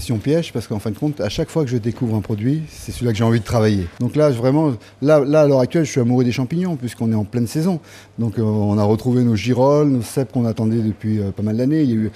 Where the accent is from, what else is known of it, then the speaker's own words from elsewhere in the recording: Paris, Île-de-France, France; born there; Alors moi, je suis ce qu'on appelle un apatride. Je suis fils d'Auvergnat, né à Paris, et morsois d'origine, donc juste à la limite du Lot.